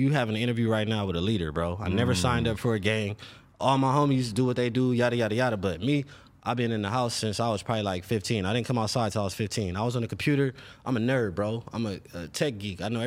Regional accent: Los Angeles, California, United States; Yeah, but I'm from South Central LA, man. I went to Crenshaw High School.

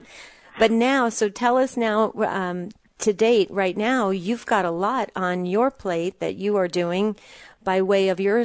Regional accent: New Jersey, United States; I'm from New Jersey and I am 100% Italian

